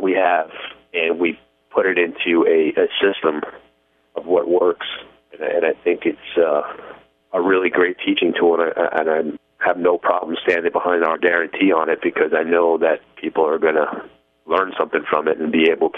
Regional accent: Arizona, United States; I live in Arizona, so I always put in for my home state

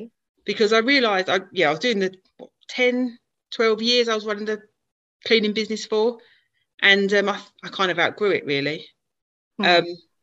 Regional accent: East of England, United Kingdom; We live in Brentwood, so I'm an Essex girl. I was born in Essex and I've always lived in Essex.

